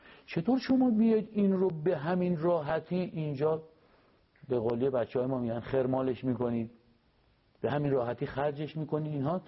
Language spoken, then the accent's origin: Persian; Iran; گفتم ایران. اینها آقا شما مال کجایی؟ اینها نیجریا. تا گفتم من بچه ایرانم